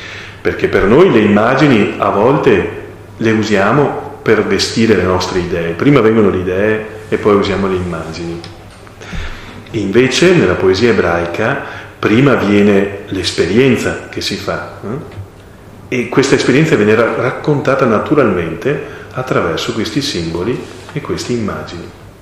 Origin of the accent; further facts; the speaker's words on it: Sarmede, Veneto, Italy; anche delle mie parti, io sono di Sarmede, sapete dove è Sarmede?